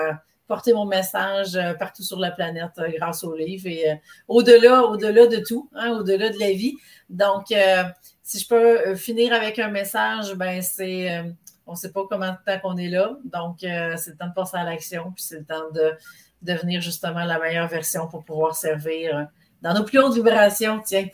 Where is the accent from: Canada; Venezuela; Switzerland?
Canada; Quebec; Je viens de l'Abitibi. Je viens de l'Abitibi et j'ai déménagé dans les dernières années.